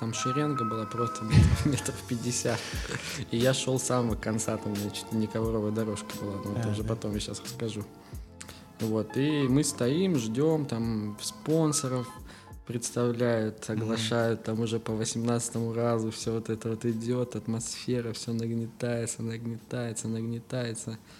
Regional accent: Ukraine; мы с Украины, с чуваком, с Лешей из Украины стояли

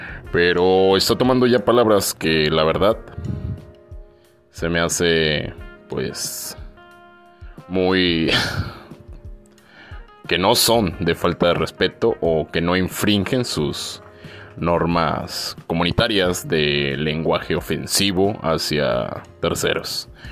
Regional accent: Monterrey, Nuevo León, Mexico; de Monterrey, Nuevo León. De Monterrey, Nuevo León, sí señor. Regiomontanos.

